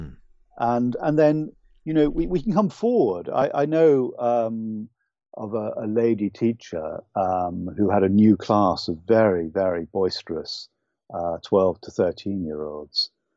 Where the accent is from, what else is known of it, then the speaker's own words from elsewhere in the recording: United Kingdom; accent: UK accent; I'm sad to say this, but I'm Irish, but I don't have the beautiful lyrical Irish accent. I really wish I did, but it would be false of me to try and copy it. I was brought up largely in the UK, so I speak with a UK accent.